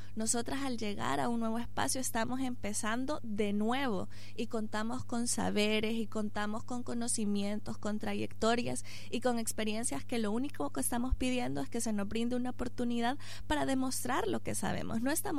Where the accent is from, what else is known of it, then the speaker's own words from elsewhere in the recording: El Salvador; moved away; Yo soy de El Salvador y estoy acá hace 3 años.